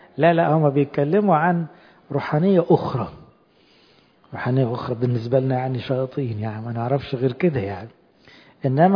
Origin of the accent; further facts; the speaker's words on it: Egypt; يمكن طول عمرنا احنا كشعب مصري يعني من أول الفراعنة نميل لوجود الله